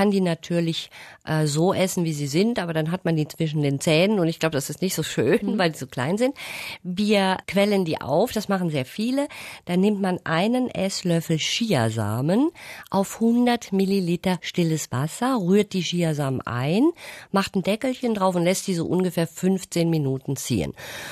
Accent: Malaysia; now in Germany; Bei uns in Malaysia ist das nicht so streng, weil da weiß man wirklich um diese Wirkung.

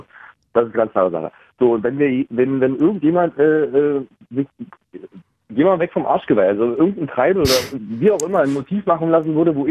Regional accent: Senftenberg, Brandenburg, Germany; Also natürlich ist Senftenberg immer noch meine Heimatstadt

